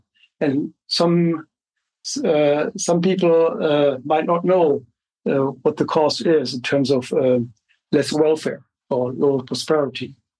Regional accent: Germany; I grew up in West Germany

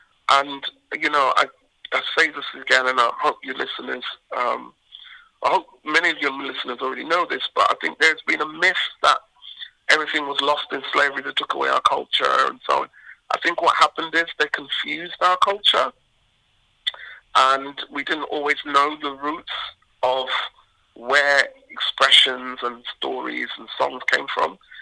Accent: Bedford, East of England, United Kingdom; growing up in England, there's always a sense of not quite belonging, a sense of exile. And then, personally, as a boy growing up in Bedford

